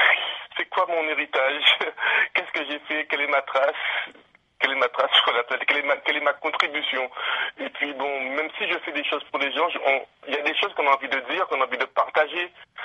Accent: Le Gosier, Guadeloupe; je suis natif de la Guadeloupe, je suis de la commune du Gosier, plus exactement.

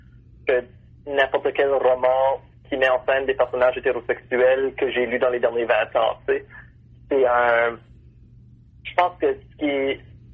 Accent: Moncton, New Brunswick, Canada; moved away as an adult; Moi, j'ai grandi à Moncton, donc c'est un milieu urbain. Mais c'est vrai que c'est une plus petite communauté, surtout lorsqu'on compare à Toronto ou à Montréal. Moi, je suis parti à l'âge de 19 ans

